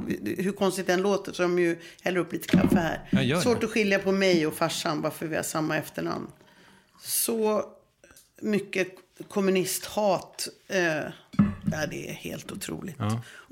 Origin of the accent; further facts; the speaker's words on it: Uppsala, Uppsala County, Sweden; mina polare i Flogsta där jag växte upp i den här åldern